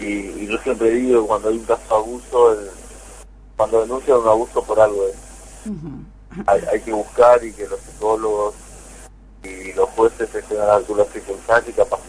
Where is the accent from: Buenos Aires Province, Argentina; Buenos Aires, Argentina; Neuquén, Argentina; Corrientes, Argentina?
Corrientes, Argentina; Santo Tomé; Yo soy de Santo Tomé Corrientes